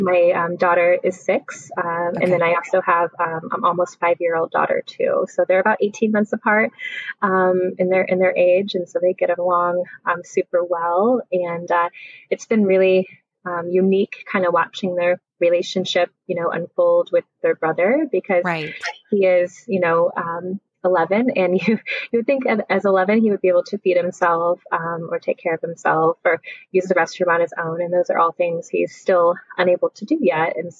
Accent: Michigan, United States; now in Indianapolis, United States; I grew up in Michigan near Detroit and moved to Indianapolis in 2007. And I've lived here ever since.

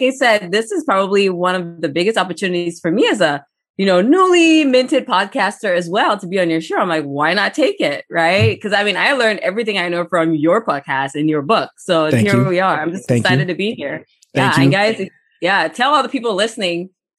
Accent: Cameroon; I'm from Cameroon

